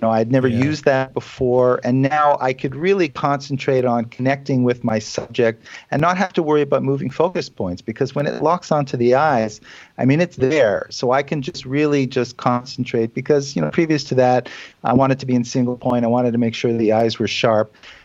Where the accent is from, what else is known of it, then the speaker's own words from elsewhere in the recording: Canada; now in United States; Being Canadian